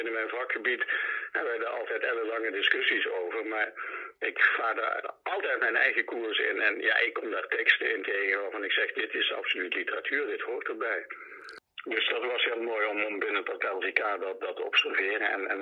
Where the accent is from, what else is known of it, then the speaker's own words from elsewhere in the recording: Limburg, Netherlands; Ik ben in Zuid-Limburg opgegroeid.